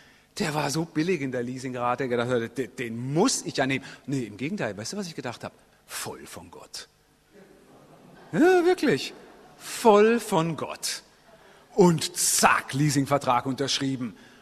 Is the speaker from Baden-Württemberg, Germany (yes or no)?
yes; Baden-Württemberg, Germany; Wir sind auch ein bisschen auf dem Land aufgewachsen, ja, also nicht so völlig ländlich, aber also die nächste Großstadt Karlsruhe war ungefähr 10 Kilometer weit weg. Das Dorf hatte 9000 Einwohner, in dem ich aufgewachsen bin.